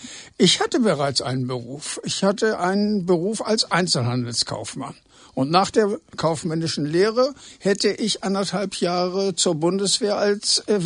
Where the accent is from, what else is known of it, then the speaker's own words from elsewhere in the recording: Hamburg, Germany; Und ich als Hamburger war also dann lieber in der Freizeit mehr in Hamburg